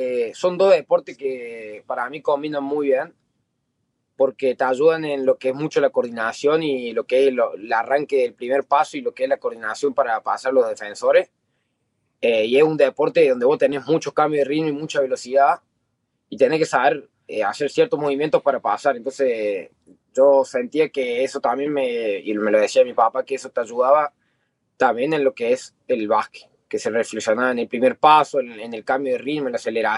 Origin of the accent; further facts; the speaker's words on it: Argentina; also born or lived in Brazil; yo nací en Brasil, que es otro país, porque mi papá jugó ahí 7 años y yo nací ahí. Pero nada, yo después yo me siento argentino porque después a los 6 años ya tengo toda mi familia y viví toda mi vida lo que llevo en Argentina.